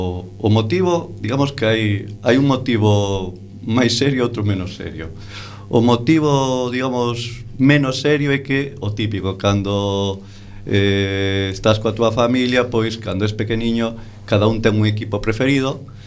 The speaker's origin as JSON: {"language": "Galician", "town": "Tui", "region": "Galicia", "country": "Spain", "lives_now": "A Coruña, Spain", "said": "Non, realmente son de Tui, que queda uns 30 kilómetros de Vigo."}